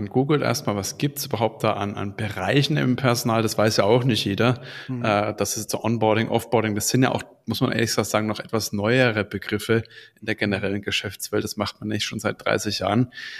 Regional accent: Nuremberg, Bavaria, Germany; ich komme von der Örtlichkeit aus Nürnberg

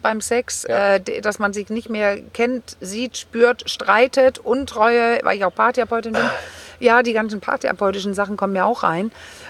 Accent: Denmark; ich bin Dänin.

